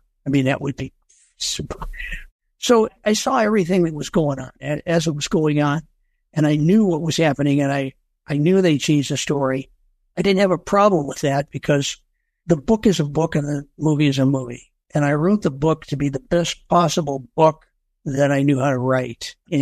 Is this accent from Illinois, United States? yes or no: yes; Illinois, United States; And I mean, I'm from Illinois, right? It's farm town in Illinois, and I've got a car and driver in London.